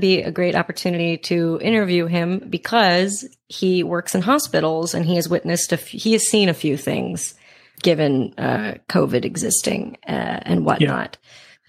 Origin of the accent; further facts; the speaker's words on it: St. Louis, Missouri, United States; This was recorded over the holidays in my hometown of St. Louis.